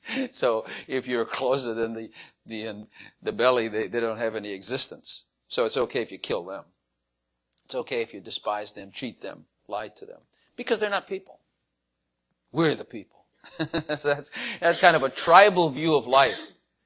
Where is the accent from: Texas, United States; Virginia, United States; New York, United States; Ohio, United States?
Texas, United States; Dallas; I'm an American. Well, there's a lot of pride in that. I'm a Texan. There's a lot of pride in that. I'm from Dallas.